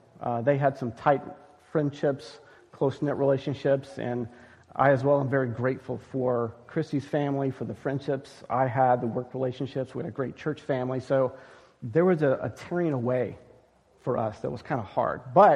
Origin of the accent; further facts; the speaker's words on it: Atlanta, Georgia, United States; I am originally from Atlanta, Georgia. Go Braves, Falcons, Hawks, Georgia Tech, et cetera, et cetera. I'm all teams Atlanta.